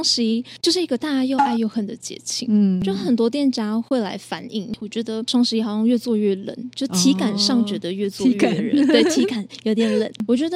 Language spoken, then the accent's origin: Chinese; Malaysia; now in Taiwan; 因为我本身是马来西亚人